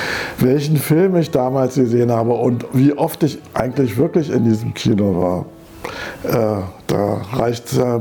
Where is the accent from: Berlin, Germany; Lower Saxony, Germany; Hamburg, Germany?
Berlin, Germany; Zehlendorf; also born or lived in Lankwitz; ich bin noch hier ganz in der Nähe geboren. Das kommt noch dazu, aber habe dann doch meine Jugend in Zehlendorf verbracht und bin dann erst 73 eben wieder nach Lankwitz zurückgezogen.